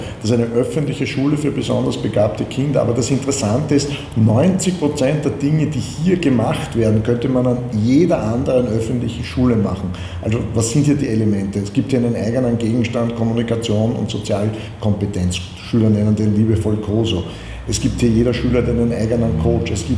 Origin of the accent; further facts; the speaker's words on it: Austria; Und da sind wir Österreicher dabei leider sehr, sehr schlecht.